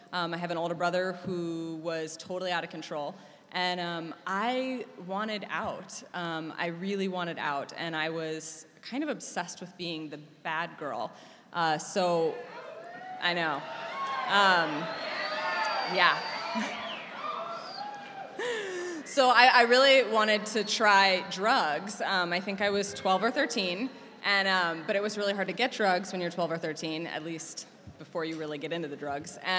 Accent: Ohio, United States; I grew up in Ohio. I saw you lone Ohioan over there. Yep. I grew up in Ohio, and I grew up in a family.

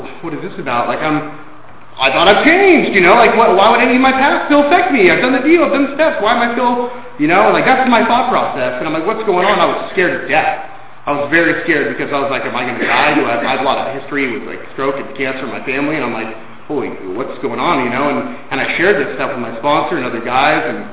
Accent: Sacramento, California, United States; I'm from Sacramento. I'm from like 9 hours away.

